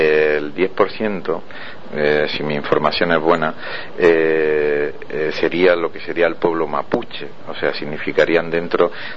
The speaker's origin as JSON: {"language": "Spanish", "country": "Spain", "said": "le digo esto como español y visto desde los ojos de España"}